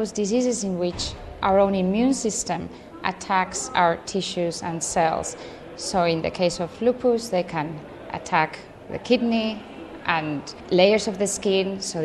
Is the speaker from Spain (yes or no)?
yes; Spain; English is a second language; moved away as an adult; now in Canberra, Australia; I am from Spain.